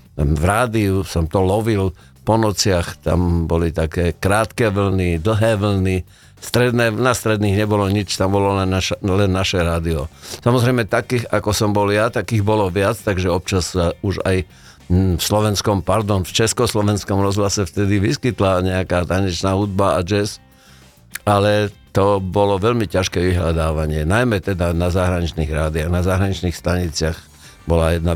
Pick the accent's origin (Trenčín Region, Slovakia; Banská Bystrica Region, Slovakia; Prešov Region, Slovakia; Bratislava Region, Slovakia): Prešov Region, Slovakia; Prešov; Tak ja som vyrastal v Prešove a obdivoval som takúto hudbu